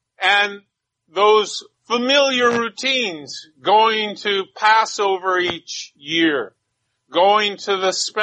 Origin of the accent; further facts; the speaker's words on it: Omaha, Nebraska, United States; Whenever I go back to my hometown in Omaha, Nebraska, they've always torn down something that was a familiar landmark, and now I hardly recognize parts of that city where I grew up.